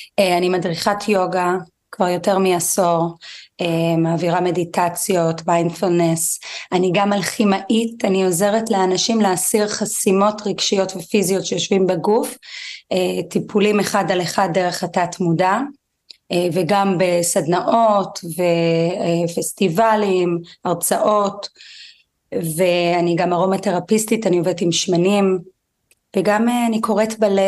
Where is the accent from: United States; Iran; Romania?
United States; New York; Hebrew is a second language; moved away as an adult; now in Israel; אז קודם כל עליתי לארץ לפני 17 שנים מניו יורק, שם אני גדלתי מגיל 3 עד 27, והתעסקתי בעולם האופנה